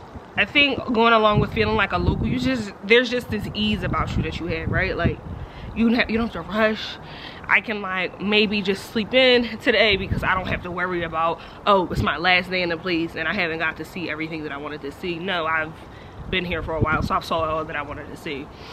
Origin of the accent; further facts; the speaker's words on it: Philadelphia, Pennsylvania, United States; I'm from Philly, so I'm used to being around people from Philly, but being in Texas, you know, I'm now around Texans.